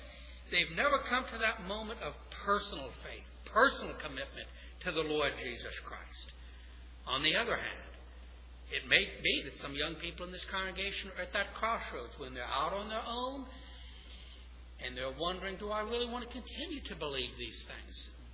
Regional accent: New Orleans, Louisiana, United States; And my friend Gary, like me, we come from New Orleans. Now, I've covered a lot of that up, but New Orleanians are blunt. We interrupt, we practically assault another person when we argue. Coming north, I guess, has toned me down a bit.

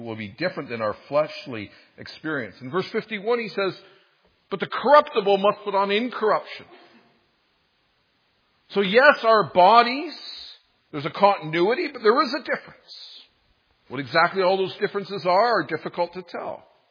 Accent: Canada; Because my citizenship is in Canada. I'm a Canadian.

